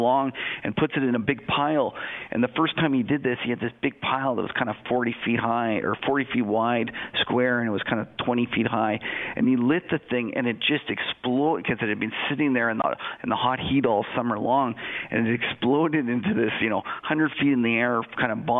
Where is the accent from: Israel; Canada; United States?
Canada; I'm a Canadian